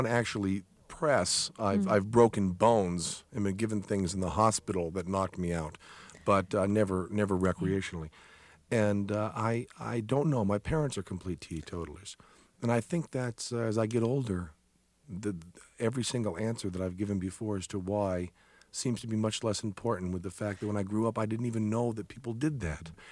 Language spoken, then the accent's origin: English; Greenfield, Massachusetts, United States; I was brought up in Greenfield, Massachusetts, which is like 20 miles from the five college area, Amherst and UMass and everything.